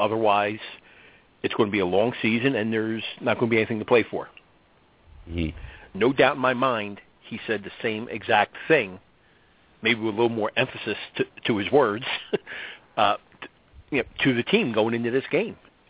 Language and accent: English; Philadelphia, Pennsylvania, United States; I was born and raised in South Philly. That should be enough.